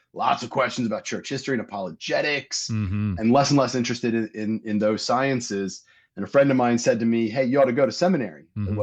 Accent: Maryland, United States; Yeah, so I'm from Maryland.

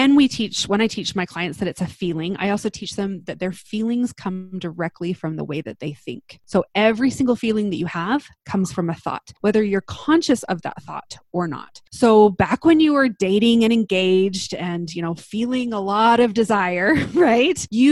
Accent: Utah, United States; So I grew up in Utah. I live in Salt Lake City with my husband.

